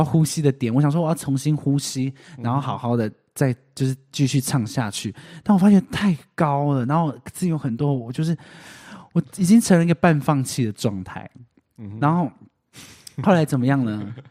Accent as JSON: {"language": "Chinese", "region": "Taitung County", "country": "Taiwan", "said": "台东来的。"}